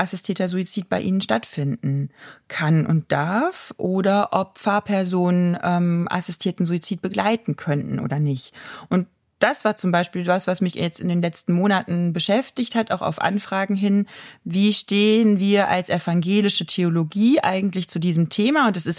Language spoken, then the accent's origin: German; Germany; das hört man sicherlich, ich komme aus Deutschland